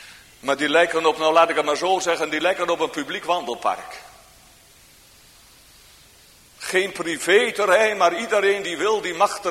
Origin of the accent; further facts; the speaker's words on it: Elburg, Gelderland, Netherlands; In mijn jongensjaren waren er in Elburg, waar ik opgroeide, net buiten de stadsgrachten, een aantal van die hofjes.